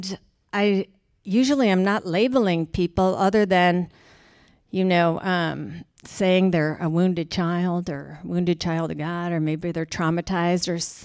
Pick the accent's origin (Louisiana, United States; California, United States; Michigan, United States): Michigan, United States; So the last time I went home, because I'm from Michigan originally